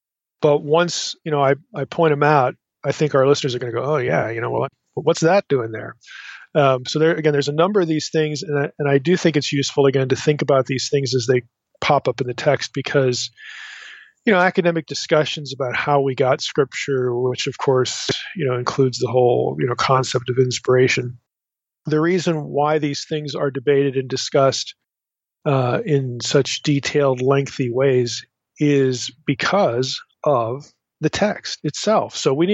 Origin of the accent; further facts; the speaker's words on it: East Coast, United States; I grew up on the East Coast, so I know what humidity is, but the kids do not.